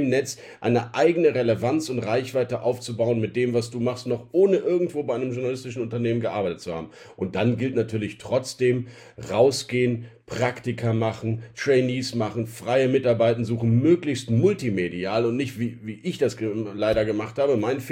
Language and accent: German; Rhineland, Germany; die Grundoptimismus, den ich als Rheinländer ja ohnehin im Herzen verpflanzt habe